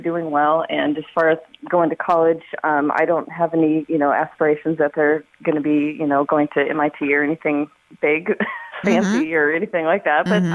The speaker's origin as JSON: {"language": "English", "region": "Montana", "country": "United States", "said": "Originally, I'm from Montana."}